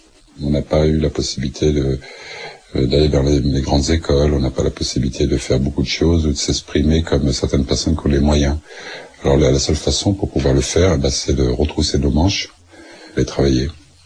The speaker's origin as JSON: {"language": "French", "town": "L'Haÿ-les-Roses", "region": "Île-de-France", "country": "France", "tie": "born or raised there"}